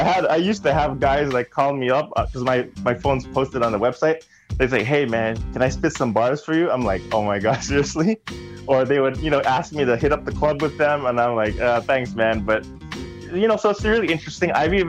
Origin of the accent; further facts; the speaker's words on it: Toronto, Ontario, Canada; for me, as a kid growing up in Jane and Finch in the hood, you know, I've always been like a quiet, introverted kid.